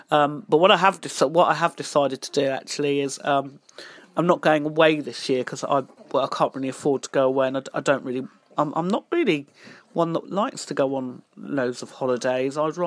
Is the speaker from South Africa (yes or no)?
no; London, United Kingdom; now in Northamptonshire, United Kingdom; I was a Londoner. I still am a Londoner. I have lived in London all my life, born and bred in London, and I now live in the Northamptonshire area, which is actually quite nice. It's less busier.